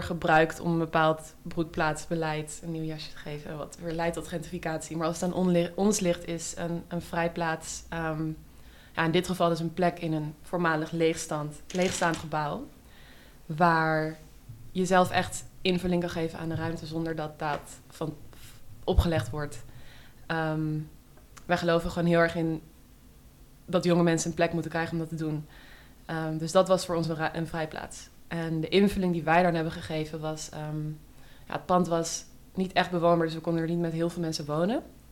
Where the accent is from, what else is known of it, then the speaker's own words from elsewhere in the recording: Amsterdam, North Holland, Netherlands; ik kom uit Amsterdam, ik ben hier opgegroeid, in Oud-West. Ik ben 25, dus dat was eind jaren 90.